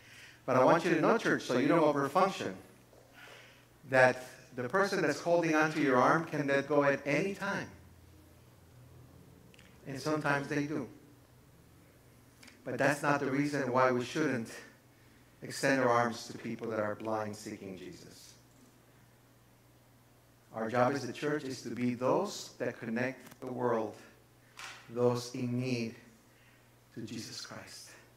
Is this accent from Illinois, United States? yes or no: yes; Chicago, Illinois, United States; also born or lived in Guatemala; I was born in Guatemala, and I was brought to Chicago when I was very young.